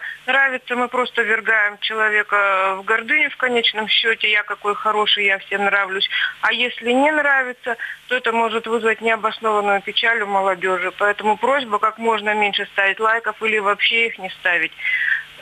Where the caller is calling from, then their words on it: Yekaterinburg, Sverdlovsk Oblast, Russia; я звоню из Екатеринбурга. Я отношусь к более старшему поколению и хочу, являюсь верующим человеком